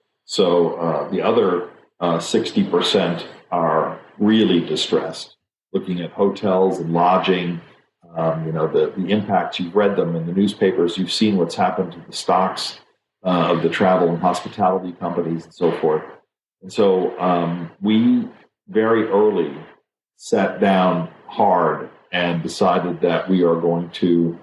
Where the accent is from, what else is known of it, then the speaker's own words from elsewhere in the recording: Germany; moved away as an adult; now in United States; I grew up in Germany until I was 19 years old, and came to the United States to begin my career and my education